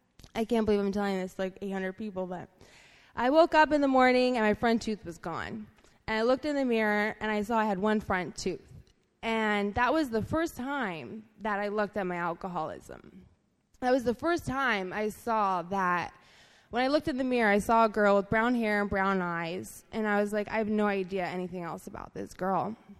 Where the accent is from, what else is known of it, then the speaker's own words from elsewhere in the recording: Florida, United States; I grew up mostly in Florida. My parents were separated, and my mother was a single mom.